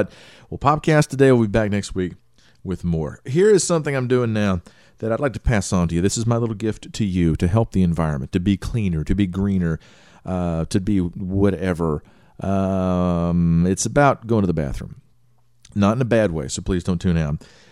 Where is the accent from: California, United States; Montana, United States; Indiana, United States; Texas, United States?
Texas, United States; National championship game, the guy that won it with LSU and his best lineman, both from my hometown.